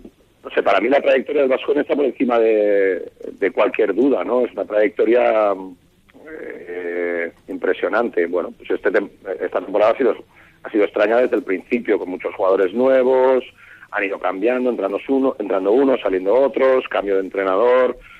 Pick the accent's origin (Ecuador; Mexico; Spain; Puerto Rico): Spain; Vitoria, Basque Country; yo creo que al final yo soy alguien de Vitoria